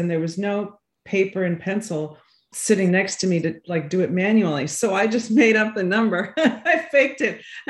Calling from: Manhasset, New York, United States

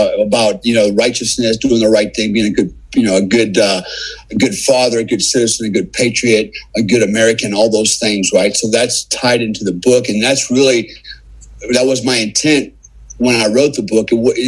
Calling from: Bali, Indonesia; I'm calling from Bali, Indonesia. So yeah, I actually live in Bali. How cool is that? I have a home in Florida, but I spend the majority of my time here in Bali.

